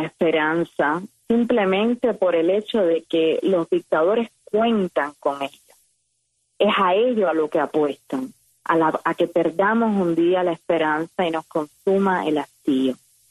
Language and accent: Spanish; Cuba; y yo como joven cubana me siento sumamente honrada de pertenecer a esta comunidad